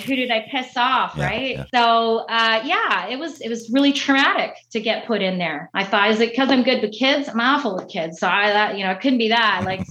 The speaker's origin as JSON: {"language": "English", "town": "Brampton", "region": "Ontario", "country": "Canada", "tie": "born or raised there", "said": "We moved to the suburbs in Peel region. I grew up in Brampton, which is one of the communities that I police right now."}